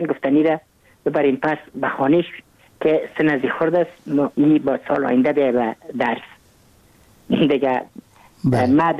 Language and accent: Persian; Kabul, Afghanistan; ما متولد کابل هستم، در نایی اول کابل تولد شدیم. تحصیلات ابتدایی خود در مکتب عاشقان عارفان، در تحصیلات متوسطه و تحصیلات عالی خود در لیسه حبیبی هم به پایان رساندیم.